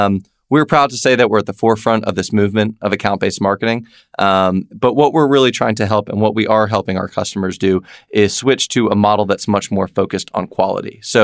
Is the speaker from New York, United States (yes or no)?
yes; New York, United States; also born or lived in Georgia; So I was born in New York, but I'm from Atlanta. So what I mean by that is grew up in New York till I was 8, parents divorced, moved down to Atlanta with my dad and 2 brothers, been here ever since